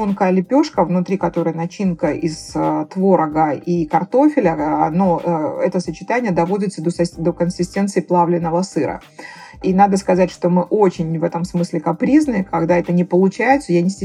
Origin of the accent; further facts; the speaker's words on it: Makhachkala, Dagestan, Russia; несмотря на то, что я родилась и живу в Махачкале долгие годы